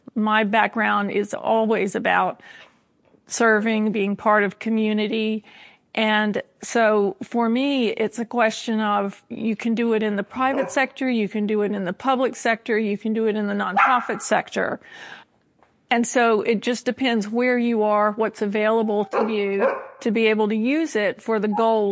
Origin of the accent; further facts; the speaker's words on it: the South, United States; I'm from the South and my mother's name is Trilby.